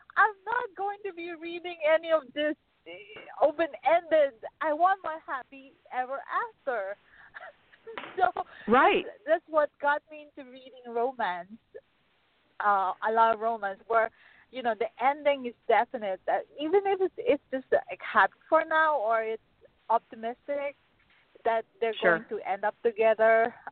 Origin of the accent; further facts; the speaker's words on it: Philippines; now in United States; It's from my own life story where I'm Filipino. My husband's American, and there are a lot of us here in the U.S. and everywhere else all over the world